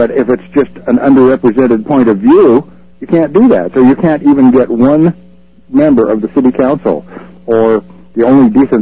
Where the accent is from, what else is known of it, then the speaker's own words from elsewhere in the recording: Santa Cruz, California, United States; I'm from Santa Cruz, and I've noticed